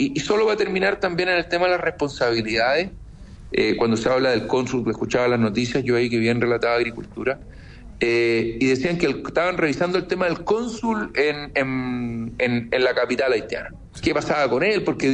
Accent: Chile; quienes viven en Chile y son nacionales y somos chilenos

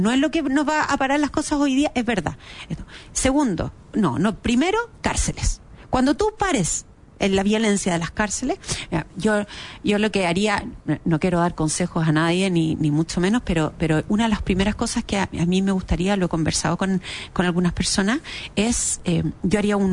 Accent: Chile; Entonces el temor que tenemos nos ha hecho perder muchas libertades a nosotros como chilenos.

